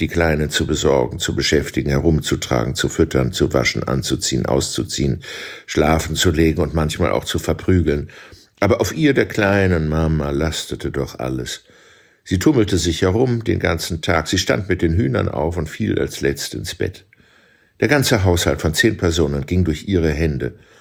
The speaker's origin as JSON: {"language": "German", "town": "Wierzbowce", "region": "Ivano-Frankivsk Oblast", "country": "Ukraine", "tie": "born or raised there", "said": "Mein Heimatdorf heißt Wierzbowsze auf Polnisch, Wierzbowitz auf Jiddisch und Werbowice auf Ukrainisch. Es liegt neben Seroka."}